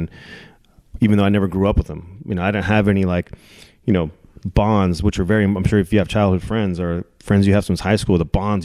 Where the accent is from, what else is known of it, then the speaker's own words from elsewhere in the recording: California, United States; when I came from California, coming through the minor leagues